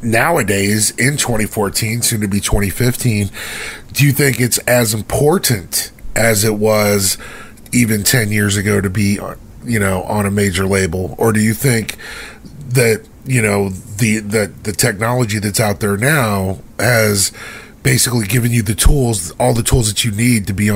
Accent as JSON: {"language": "English", "country": "United States", "said": "Because I'm an American, so we just assume, if you look at our movies, we assume everybody speaks English."}